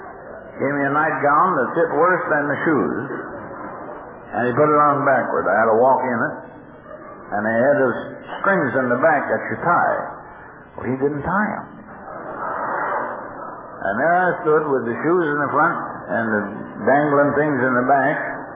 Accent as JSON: {"language": "English", "region": "Iowa", "country": "United States", "tie": "born there", "said": "Now, what happened was I was born in Iowa in a very small town."}